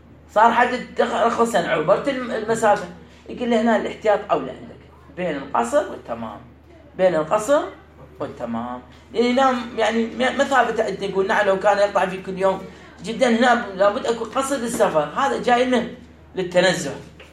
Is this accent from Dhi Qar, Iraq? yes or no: no; Baghdad, Baghdad Governorate, Iraq; الله أنا من بغداد، أنا إذا طلعت من بغداد وسافرت